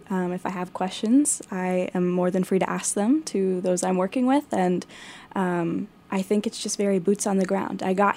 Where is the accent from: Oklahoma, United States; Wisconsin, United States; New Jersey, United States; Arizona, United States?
New Jersey, United States; Yes, I'm from the East Coast, so big change for me.